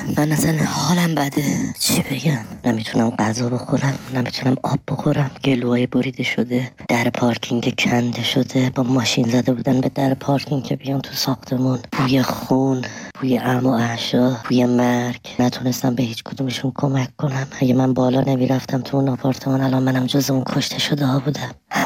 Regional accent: Tehran, Tehran Province, Iran; من از تهرانم.

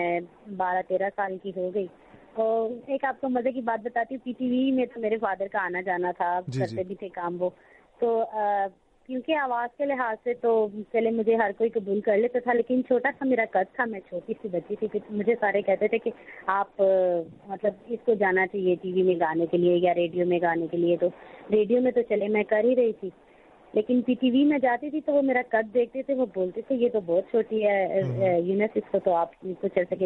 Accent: Peshawar, Khyber Pakhtunkhwa, Pakistan; میں پشاور میں ہی پیدا ہوئی اور یہیں کی میں میرے ماما پاپا بھی یہیں کے ہیں اور ویسے ہم پنجابی ہیں سیالکوٹ سے ہمارا تعلق ہے لیکن دادا دادی یہاں آ گئے پھر میرے پاپا یہیں پیدا ہوئے پھر ہم یہیں پیدا ہوئے تو اب ہم پشاوری ہیں

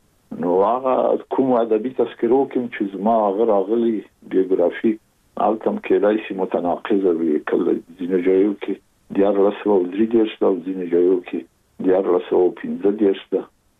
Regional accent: Kabul, Afghanistan; زه زېږېدلی په کابل کې یم. د کابل په چارګي کې ګزارګاه پله ته ورڅېرمه، او کلی د شکلا خان کلا. هلته زه زېږېدلی یم، خو یو درې یا څلور کاله وروسته زما کورنۍ بیا د مراد خان ته کډه شوې ده، چې هلته د پدري کلا ده.

